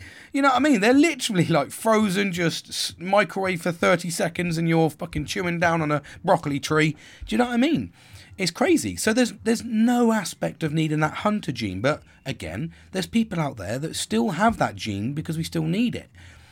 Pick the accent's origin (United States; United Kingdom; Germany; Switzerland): United Kingdom; England; I don't even know that, and I'm fucking English.